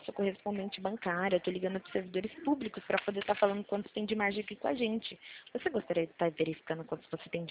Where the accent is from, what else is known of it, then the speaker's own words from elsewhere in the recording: Limeira, São Paulo, Brazil; A gente somos do interior de São Paulo.